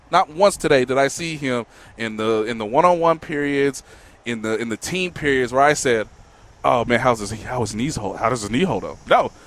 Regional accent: Kansas City, Missouri, United States; Because I love my city. I'm from Kansas City. Kansas City's home.

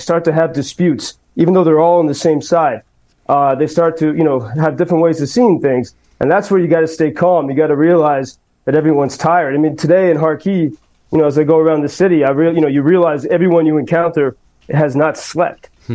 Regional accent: United States; I speak as an American who knows Washington all too well.

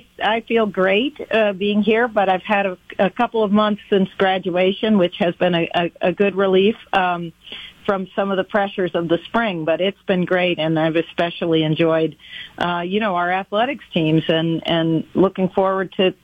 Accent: East, United States; I'm from the East, and I've always been a Celtics fan.

